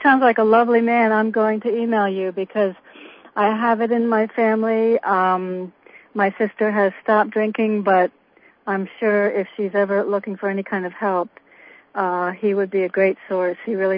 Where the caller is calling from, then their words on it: New Haven, Connecticut, United States; Hi. I'm in New Haven.